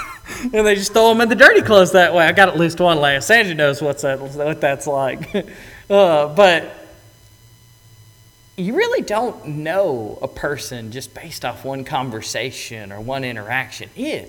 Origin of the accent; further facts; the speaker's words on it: Mississippi, United States; I'm from North Mississippi.